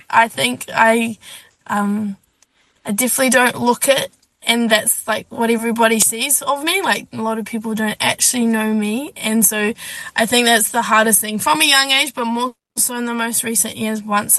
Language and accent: English; Matamata, Waikato, New Zealand; born and raised in the Waikato region. So I live in a small town called Matamata. Born and raised on a farm my whole life. My parents are dairy farmers